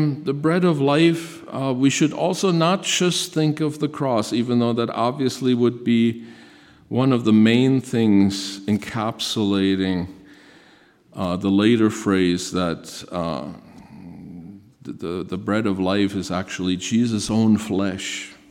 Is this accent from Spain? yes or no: no; Germany; English is a second language; You know, I grew up in Germany, pretty small town, about 5,000 people.